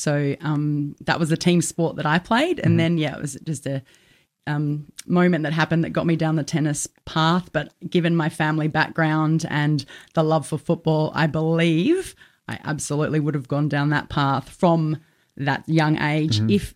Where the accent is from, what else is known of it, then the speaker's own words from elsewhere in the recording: Adelaide, South Australia, Australia; No, I was born and bred into a footy family.